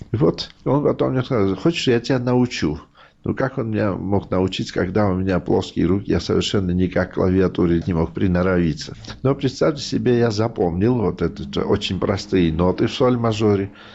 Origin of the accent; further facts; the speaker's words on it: Georgia; Я говорю, «Нет, я грузин».